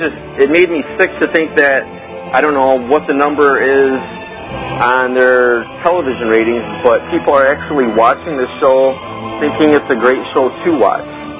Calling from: Michigan, United States; I'm from Michigan, Alex.

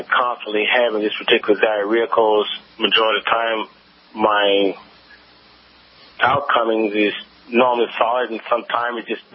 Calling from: Hillsboro, Texas, United States; also born or lived in Houston

